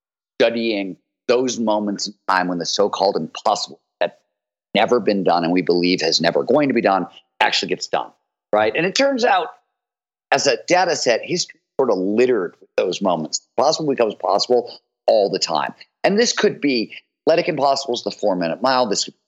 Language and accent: English; Cleveland, Ohio, United States; I grew up in Cleveland, Ohio. Blue collar era in the 1970s. Steel mill town